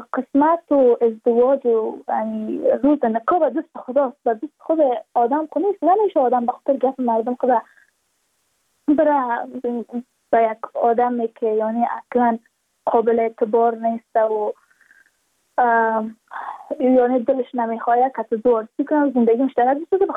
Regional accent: Badakhshan, Afghanistan; ما از بدخشان هستیم، یعنی منطقه دور دستش،

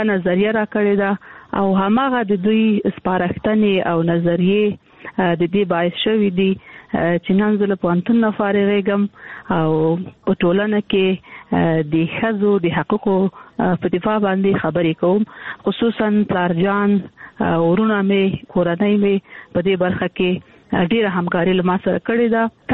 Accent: Kandahar, Afghanistan; زه د کندهار یم، د کندهار د عمومي اعلی لیسې کې مې زده کړې وکړې او کابل پوهنتون ته ولاړم

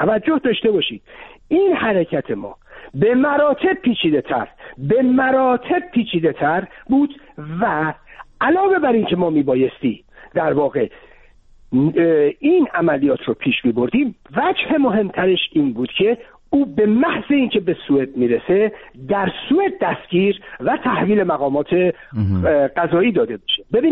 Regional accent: Iran

